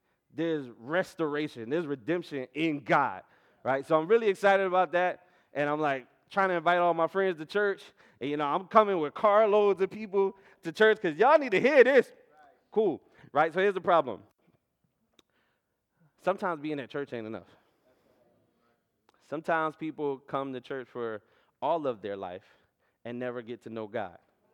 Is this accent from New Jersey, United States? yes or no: yes; Atlantic City, New Jersey, United States; So I'm from Atlanta City, New Jersey. I've been never upper class.